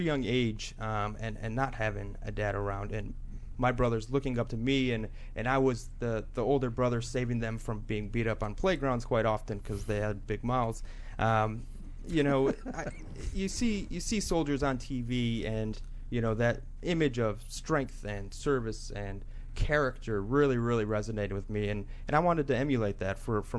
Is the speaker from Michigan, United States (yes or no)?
yes; Michigan, United States; I grew up in Michigan.